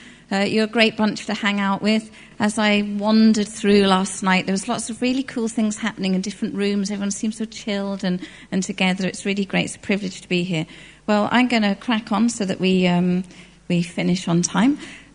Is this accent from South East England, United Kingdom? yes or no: yes; Selsey, South East England, United Kingdom; And from about the age of 12, I grew up in Selsey, and we lived just a stone's throw from the beach.